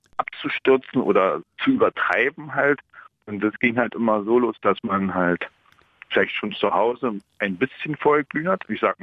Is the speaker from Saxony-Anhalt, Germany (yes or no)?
yes; Saxony-Anhalt, Germany; Nördlichen Sachsen-Anhalt.